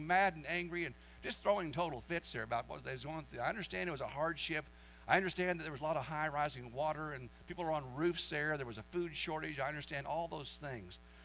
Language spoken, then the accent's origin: English; Vietnam; I come from Vietnam, where there's mines and bombs and machine guns and people getting raped, and I got a corrupt government there.